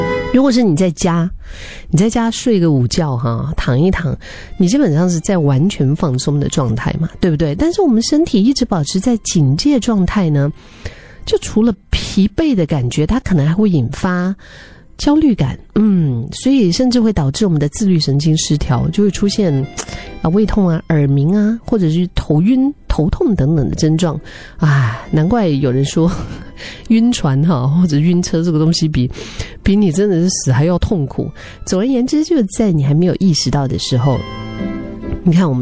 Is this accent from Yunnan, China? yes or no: yes; Dali, Yunnan, China; 我就都会想到我的家乡，就是云南大理啊。